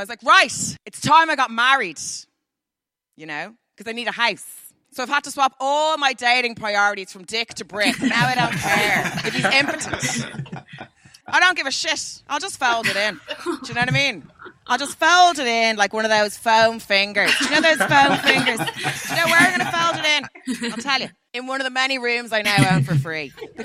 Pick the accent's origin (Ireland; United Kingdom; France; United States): Ireland; So I'm just back from Ireland. I had to go home for the corona, and I was back living in my mother's attic